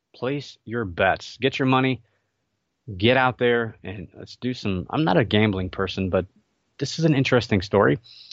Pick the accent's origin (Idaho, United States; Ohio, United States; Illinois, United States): Ohio, United States; Cleveland; I know I'm from the Cleveland, Ohio area, but we don't really have a football team here.